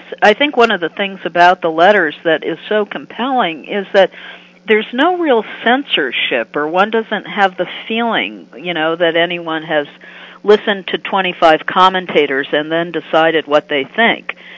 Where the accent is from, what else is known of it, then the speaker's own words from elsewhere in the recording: Amherst, Massachusetts, United States; In November of 1963, I was an 11-year-old growing up in Amherst, Massachusetts. President Kennedy had visited my hometown on October 26th of 1963.